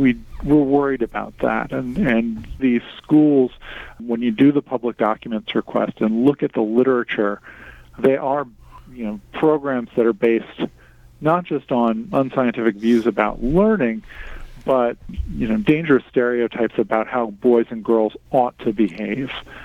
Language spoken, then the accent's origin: English; Florida, United States; you know, I grew up in Florida, and now I live here in Maine. Polk County, Florida, and York County, Maine could not be more different.